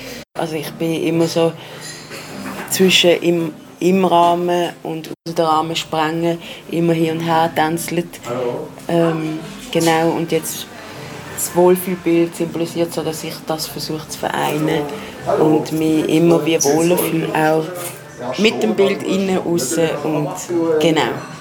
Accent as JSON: {"language": "German", "town": "Basel", "region": "Basel-Stadt", "country": "Switzerland", "tie": "born or raised there", "said": "ich bin 30 geworden, jetzt vor kurzem. Ich bin in Basel aufgewachsen, geboren. Im Moment wohne ich in Basel in einer Genossenschaft mit vielen Leuten, mit 4 Häusern"}